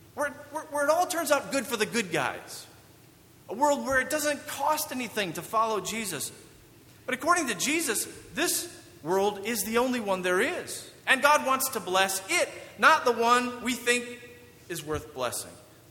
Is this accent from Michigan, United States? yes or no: yes; Michigan, United States; Growing up in Michigan, apparently, unlike some folks in the South, I learned to drive in the snow.